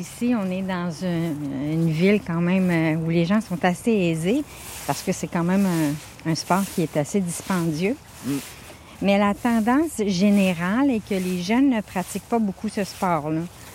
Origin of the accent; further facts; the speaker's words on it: Candiac, Quebec, Canada; Je suis née à Candiac et je suis toujours venue jouer sur le golf quand les golfeurs n'étaient plus là.